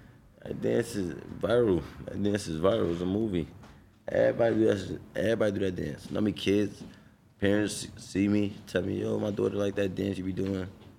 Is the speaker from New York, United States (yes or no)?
yes; Brownsville, New York, United States; See, I'm from Brownsville.